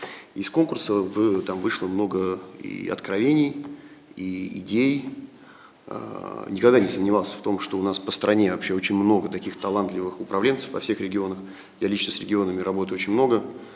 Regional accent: Saint Petersburg, Russia; now in Moscow, Russia; я родился, вырос в Ленинграде, в Санкт-Петербурге, сейчас живу и работаю в Москве

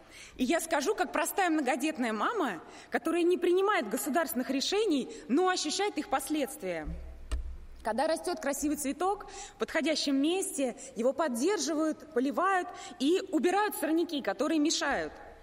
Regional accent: Moscow, Russia; now in Yaroslavl Oblast, Russia; Мы с мужем, москвичи с университетским образованием, переехали в Ярославскую область

